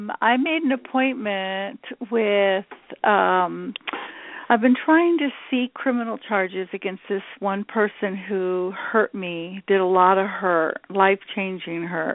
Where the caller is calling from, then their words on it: California, United States; California, the Southwest. It's dry as a bone here.